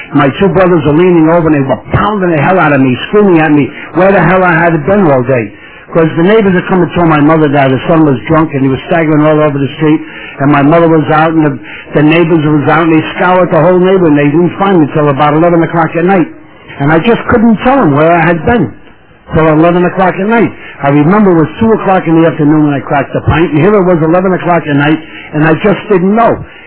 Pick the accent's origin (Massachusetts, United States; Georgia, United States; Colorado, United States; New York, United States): New York, United States; And I come from New York. I come from the Upper East Side, in an area called Yorkville. Mostly immigrants, I'm first generation, hard-working people, hard drinkers.